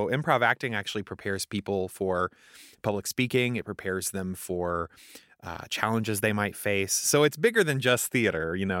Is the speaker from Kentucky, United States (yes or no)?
yes; Mount Sterling, Kentucky, United States; they know that I'm from Kentucky.